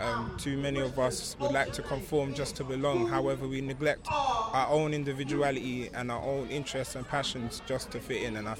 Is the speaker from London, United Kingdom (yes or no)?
yes; London, United Kingdom; With me, I'm from South London.